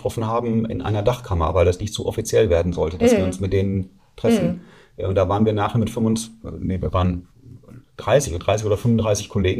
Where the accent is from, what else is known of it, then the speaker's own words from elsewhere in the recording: Bielefeld, North Rhine-Westphalia, Germany; born there; Ich bin eigentlich Bielefeld-Fan als gebürtiger Bielefeld.